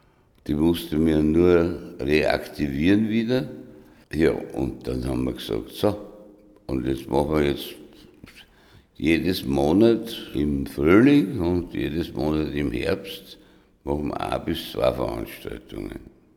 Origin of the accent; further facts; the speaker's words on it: Wolfsgraben, Lower Austria, Austria; Der Wienerwald ist meine Heimat. Wolfsgraben, ich weiß nicht. Also ich komme immer wieder hin.